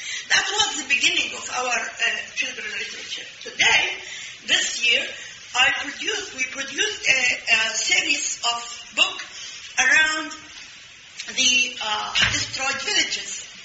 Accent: Israel; How come I am a proud Palestinian? How could I be a proud Palestinian? When I was born in Israel. I was born in 1955. So I was born in, and I went to school in Israel.

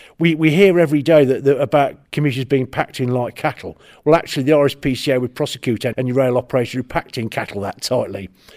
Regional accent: Coventry, West Midlands, United Kingdom; I mean, I come from Coventry.

